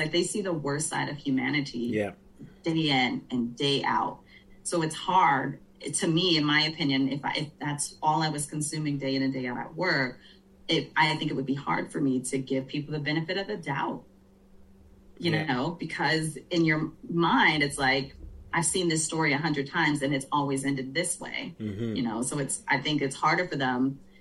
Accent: Virginia, United States; You know, I grew up down the street from an officer. The small town I grew up in Virginia, you know, we had 12 people on the force

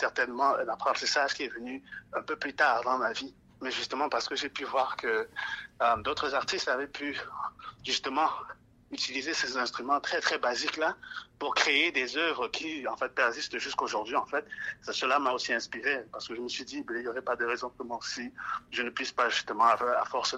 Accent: Cameroon; je viens du Cameroun qui est aussi un pays bilingue et donc je viens d'une famille majoritairement francophone

